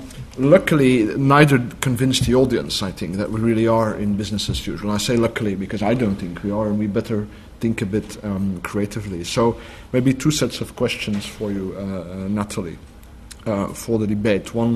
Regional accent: Belgium; I'm Belgian, which is why I came directly from Paris to this conference.

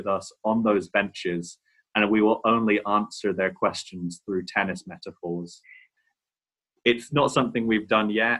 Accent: South West England, United Kingdom; So for me as a 16-year-old growing up in North Devon

